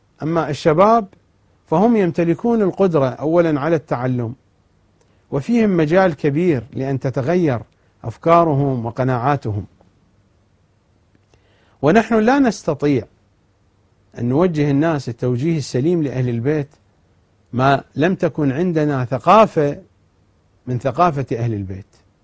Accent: Iraq; مثلا المنابر عندنا في العراق في تلك الفترة

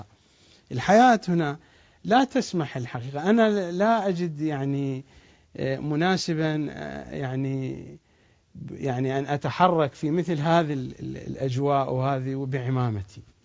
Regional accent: Iraq; accent: Iraqi; فمثل ما نقول بلهجتنا العراقية يعني أحسن من ماكو،

